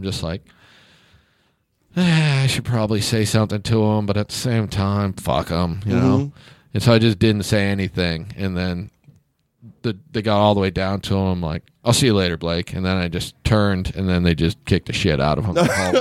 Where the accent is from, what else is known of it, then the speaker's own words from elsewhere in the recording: Kansas, United States; I'm from Kansas, guys.